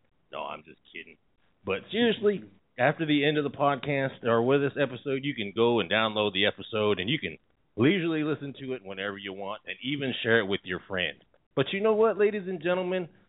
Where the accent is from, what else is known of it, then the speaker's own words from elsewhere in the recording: Oklahoma, United States; now in Kansas, United States; You know, I'm from the Kiowa Nation, and the Kiowa people, if you've ever been around in the South during the Powwow Trail time, their Powwow Trail is a little bit different.